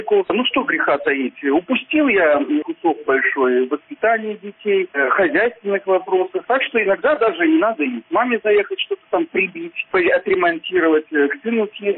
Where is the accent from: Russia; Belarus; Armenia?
Belarus; я, ну как все белорусы, выживаю